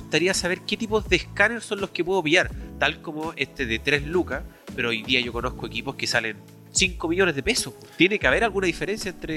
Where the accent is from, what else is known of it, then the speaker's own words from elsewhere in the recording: Chile; uno nunca va, como chileno, uno nunca va con tiempo a hacer algo.